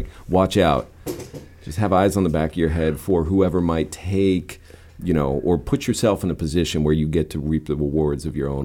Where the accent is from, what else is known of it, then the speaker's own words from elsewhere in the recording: Florida, United States; You know, and I'm from South Florida, what they did to the Everglades.